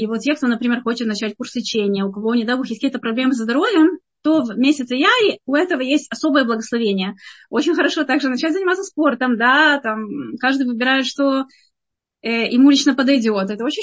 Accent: Ukraine; now in Israel; мы беженцы с Украины

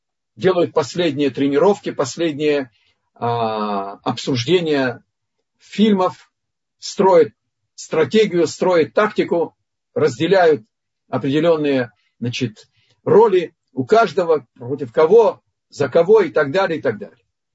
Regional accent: Vilnius, Vilnius County, Lithuania; Я из Вильнюса

